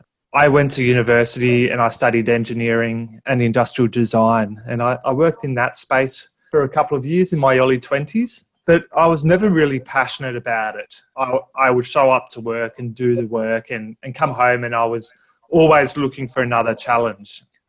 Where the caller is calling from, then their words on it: Australia; My accent might be a bit different because I'm coming to you from all the way from Australia.